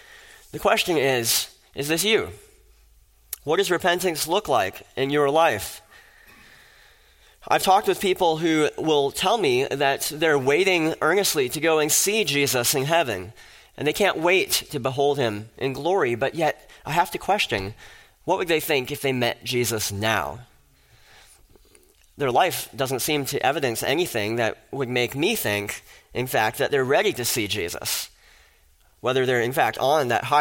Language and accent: English; Fargo, North Dakota, United States; I remember years ago when the President George W. Bush came to my hometown of Fargo, North Dakota